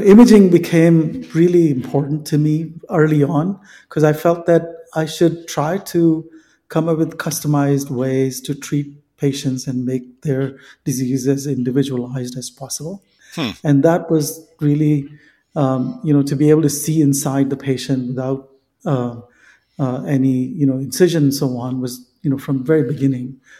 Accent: Northeast, United States; Tom, you know, I grew up in the Northeast, and my dad was a medical doctor

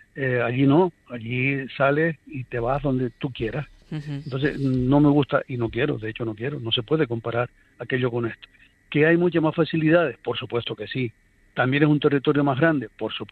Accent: Canary Islands, Spain; con el territorio fragmentado que somos las Islas Canarias, que yo no lo cambio por el continente

